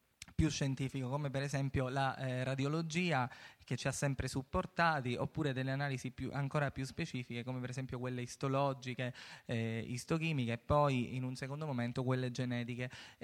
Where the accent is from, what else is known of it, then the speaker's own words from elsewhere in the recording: Sicily, Italy; perché essendo siciliano avevo avuto modo di analizzarle.